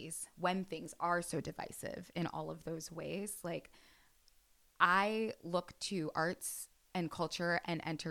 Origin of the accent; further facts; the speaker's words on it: Jamaica; I can, but that's because I'm Jamaican.